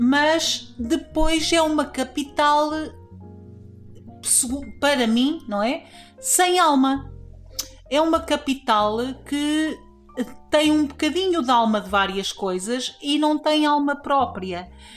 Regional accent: Mirandela, Bragança, Portugal; Eu sou de Mirandela e isso para mim é uma ofensa.

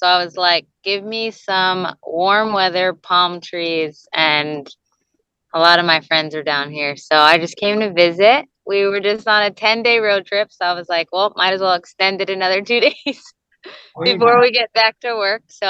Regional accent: New Jersey, United States; obviously being born and raised in Jersey. I started my career there.

